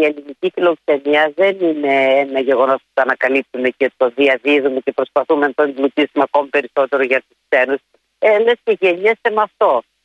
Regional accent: Greece; Εγώ είμαι τοπικίστρια, είμαι Ελληνίδα.

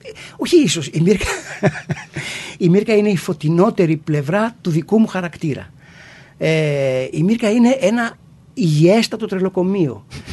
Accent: Athens, Attica, Greece; Το σπίτι στο οποίο μεγαλώσαμε, ένα φτωχόσπιτο στον Γκίζη, με φτώχεια και με κακομοιριά τα πρώτα χρόνια, αλλά με μια τρελή υποστήριξη από τους γονείς μας.

